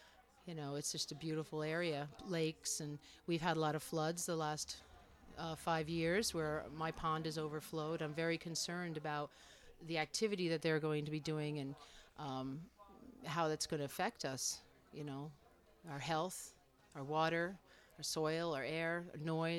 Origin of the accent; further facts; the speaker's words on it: Callicoon, New York, United States; born there; I was born here. I was born in the Calicoon Hospital.